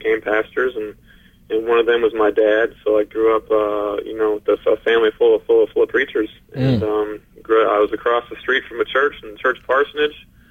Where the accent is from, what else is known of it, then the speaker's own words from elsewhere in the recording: Paramount, California, United States; Growing up in Paramount, it was a really rough city. We grew up there during the riots.